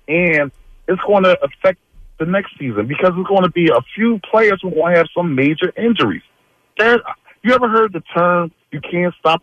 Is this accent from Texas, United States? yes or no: no; Philadelphia, Pennsylvania, United States; She was an activist, man. I'm from West Philly, so.